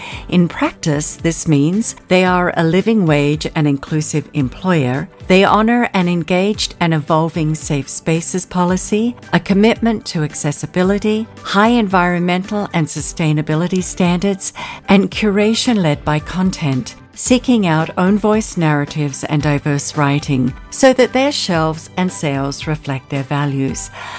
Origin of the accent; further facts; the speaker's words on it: Australia; I understand you spent time in my home country of Australia.